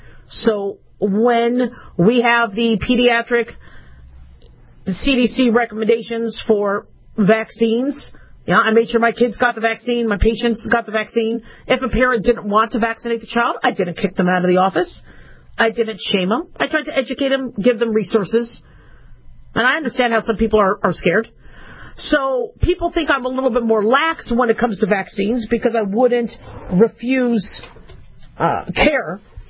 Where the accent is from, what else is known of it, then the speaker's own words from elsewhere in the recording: United States; As a doctor, as an American, I get a little nervous about that.